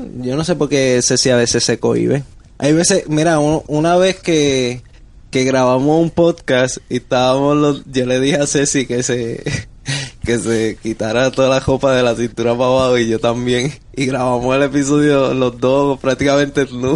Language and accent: Spanish; Puerto Rico; yo soy boricua